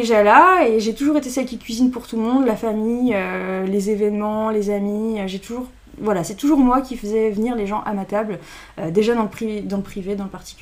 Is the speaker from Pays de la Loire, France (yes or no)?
yes; Le Bourgneuf-la-Forêt, Pays de la Loire, France; Alors j'ai toujours été en Mayenne. J'ai grandi au Bourgneuf-la-Forêt jusqu'à mes 18 ans.